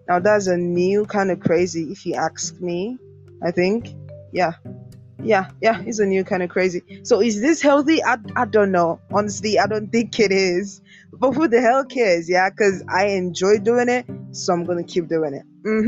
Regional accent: Nigeria; first language Igbo; English is a second language; I am an Igbo girl, and try as I might, my mother tongue will always, I mean, always forever internally be a part of me.

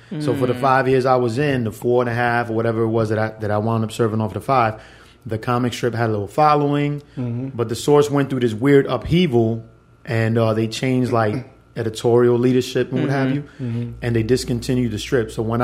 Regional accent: New York City, New York, United States; Okay, so I'm originally from the Bronx.

